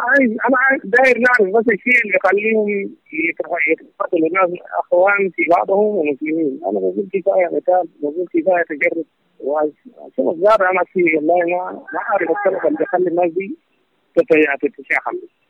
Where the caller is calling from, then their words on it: Khartoum, Sudan; من الخرطوم، أنا ساكن من الخرطوم.